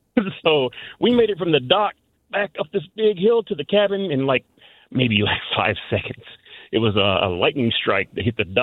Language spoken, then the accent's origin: English; Tennessee, United States; I grew up in Northwest Tennessee, a little terrible redneck town in God's country, if God equals tornadoes.